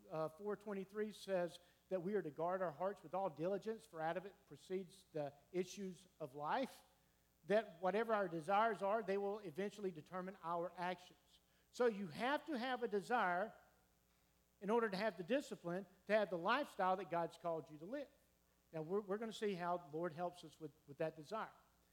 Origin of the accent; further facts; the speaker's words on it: Vidalia, Georgia, United States; Stephanie and I, we grew up 30 miles apart. I grew up in Vidalia.